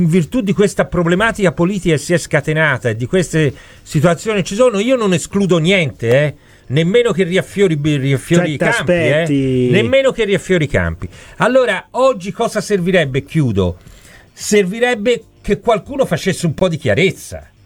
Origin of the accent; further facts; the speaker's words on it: Florence, Tuscany, Italy; ti spiego da fiorentino qual è la reazione che sta montando ora dopo ora